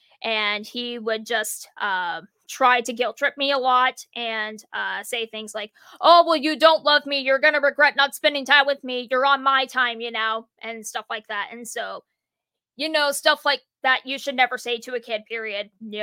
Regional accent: Iowa, United States; I was born and raised in Iowa.

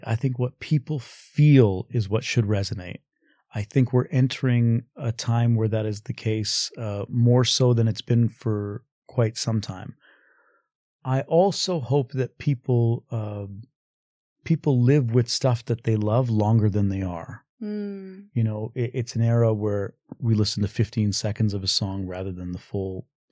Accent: Western Canada, Canada; But like I grew up in Western Canada.

